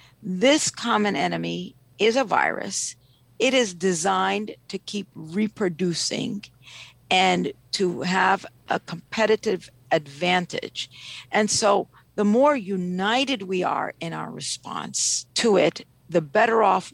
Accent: Ethiopia; I'm originally from Ethiopia.

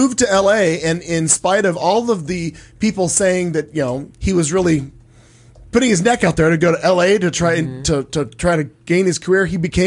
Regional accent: Midwest, United States; clearly I grew up in the Midwest, and he was very popular in my youth.

